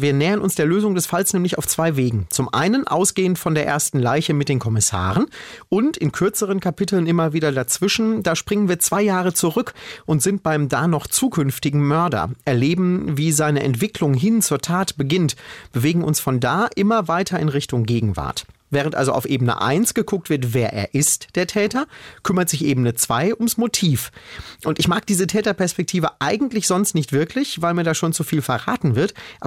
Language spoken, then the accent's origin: German; North Rhine-Westphalia, Germany; Ich komme aus dem Ruhrgebiet und kann sagen, liebe Kölner, das gibt es bei uns auch.